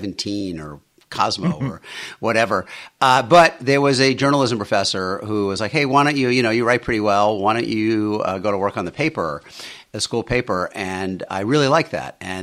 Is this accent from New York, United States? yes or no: yes; New York City, New York, United States; Yeah, I grew up in Bayside, Queens. My dad was an electrician.